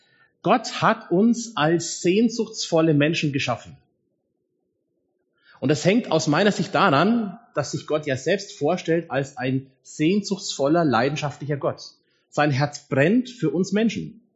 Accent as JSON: {"language": "German", "town": "Augsburg", "region": "Bavaria", "country": "Germany", "tie": "born there", "said": "Bin gebürtiger Augsburger, bin dann in Marburg zum Studium gewesen, von da aus nach Oberfranken in die erste Stelle für 2 Jahre. Dann war ich 13 Jahre im Ruhrgebiet, mitten im Kohlenpott in Mühlenhahn an der Ruhr als Pastor. Und seit 1,5 Jahren bin ich jetzt hier in Wolfratshausen"}